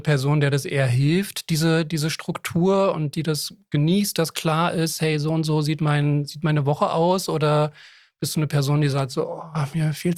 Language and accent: German; Berlin, Germany; Sagen wir so, mir als gebürtigen Berliner ist sowieso alles, was nicht Berlin ist, ist also Westdeutschland. Weißt du alles? So, ich bin wirklich noch zu Mauerzeiten geboren und als Westberliner kennt man eigentlich nur Berlin und Westdeutschland.